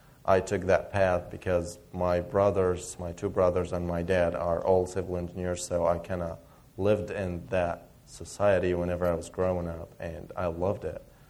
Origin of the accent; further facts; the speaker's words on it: Egypt; moved away; So I'm originally from Egypt, and I came here 3 years ago